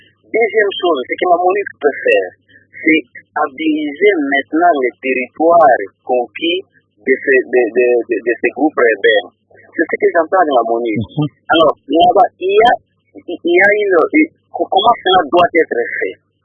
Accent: Orientale, DR Congo; now in Kinshasa, DR Congo; Oui, je suis à Kinshasa, mais je suis de l'Est présentement. Je suis dans la province orientale.

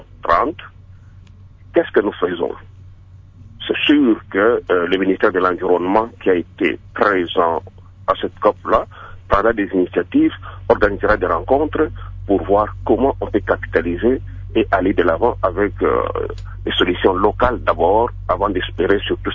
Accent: DR Congo; Ici je parle vraiment en tant que Congolais.

